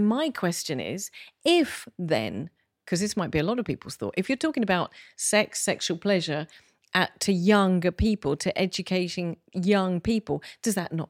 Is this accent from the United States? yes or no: no; England, United Kingdom; oh, I'm English. We don't say clitoris. But there is something about that. I come from a very stoic, very reserved, very... polite country. I'm British